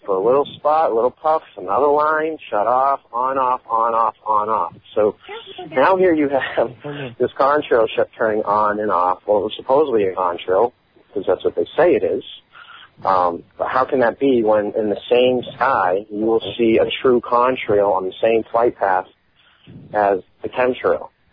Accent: Boston, Massachusetts, United States; I'm from Boston, so you know, winter is pretty chilly.

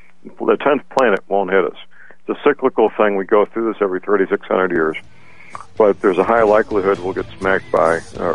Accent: St. Louis, Missouri, United States; Outside my hometown, St. Louis, Missouri, we had a Superfund cleanup site

